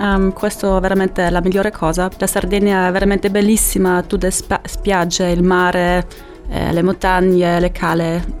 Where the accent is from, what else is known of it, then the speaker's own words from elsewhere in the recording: Graz, Styria, Austria; Italian is a second language; now in Cagliari, Italy; Graz, Austria.